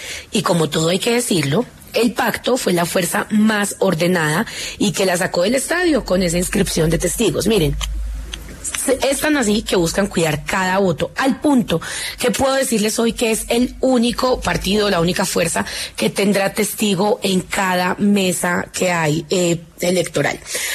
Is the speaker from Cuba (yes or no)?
no; Colombia; la verdadera final que nos jugamos como colombianos